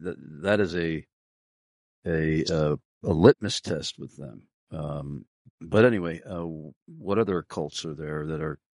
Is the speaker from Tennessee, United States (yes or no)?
no; Long Island, New York, United States; Yeah, I can remember growing up on Long Island, there was a prominent Roman Catholic newspaper called the Long Island Catholic.